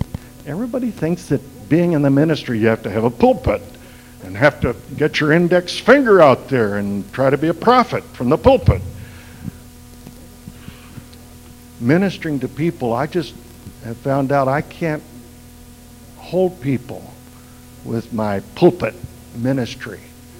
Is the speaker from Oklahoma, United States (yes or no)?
yes; Oklahoma, United States; And, I'm from Oklahoma, and I'm careful who I put my arms around anyway. We're not big huggers the way I was brought up